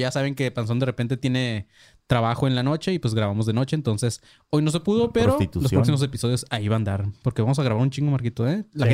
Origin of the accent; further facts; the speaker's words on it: Mexico; Somos mexicanos.